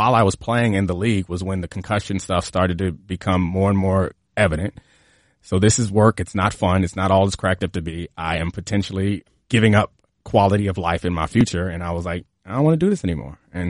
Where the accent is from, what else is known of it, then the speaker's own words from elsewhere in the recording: Baltimore, Maryland, United States; signed in Baltimore and went back home and imagined a future where I like led my hometown team to a Super Bowl.